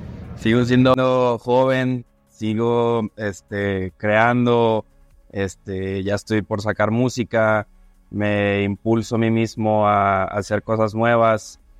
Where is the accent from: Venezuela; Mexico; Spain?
Mexico; Mexicali, Baja California; also born or lived in San Diego, United States; Yo soy de Mexicali, Baja California.